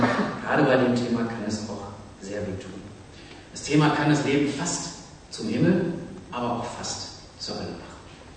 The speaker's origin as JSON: {"language": "German", "town": "Münster", "region": "North Rhine-Westphalia", "country": "Germany", "tie": "born or raised there", "said": "aus meiner Heimatstadt Münster, um nochmal die Liebe zu meiner Heimatstadt zu betonen"}